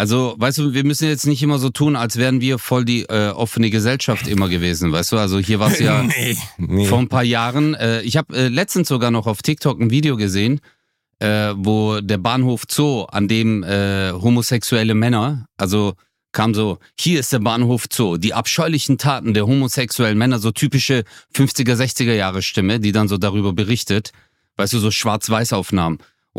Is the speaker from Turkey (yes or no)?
yes; Turkey; den Rassismus, den ich jetzt zum Beispiel als Türke durchgemacht habe